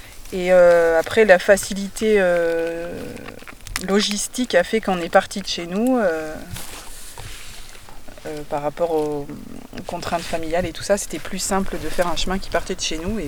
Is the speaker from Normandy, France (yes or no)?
no; Le Puy-en-Velay, Auvergne-Rhône-Alpes, France; Parce que c'est un chemin qui part de chez nous, on est du Puy-en-Velay, et on aime marcher